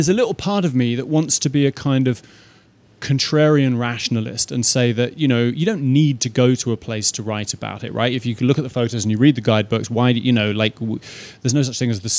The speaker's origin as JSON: {"language": "English", "region": "London", "country": "United Kingdom", "tie": "born or raised there", "said": "I grew up in London and I love big cities. I've spent time living in various large cities"}